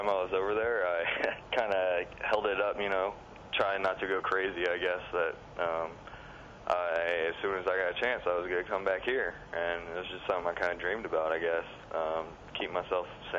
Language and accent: English; Dallas, Texas, United States; Dallas, Texas.